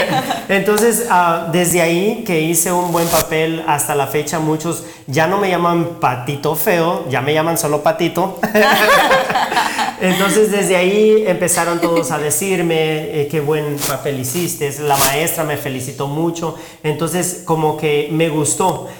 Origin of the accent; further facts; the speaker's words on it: Guatemala; después de 5 años nos regresamos a Guatemala. Ya, yo soy de Guatemala, entonces regresamos a Guatemala y viví allá un tiempo. Hice toda mi primaria allá, la secundaria.